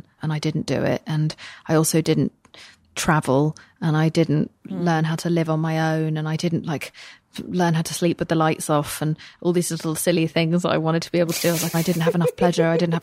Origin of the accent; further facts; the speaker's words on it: England, United Kingdom; But also, I am an English person and no one else there was English.